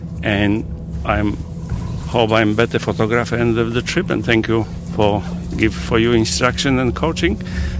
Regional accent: Adelaide, South Australia, Australia; I'm from Adelaide, South Australia.

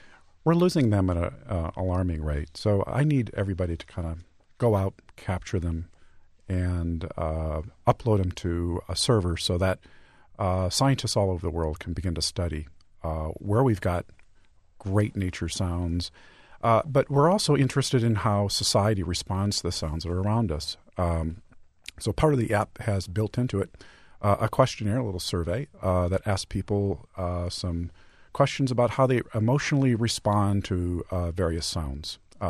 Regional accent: Midwest, United States; sounds that are surrounding me right now here in the Midwest are part of who I am because I grew up as a Midwesterner.

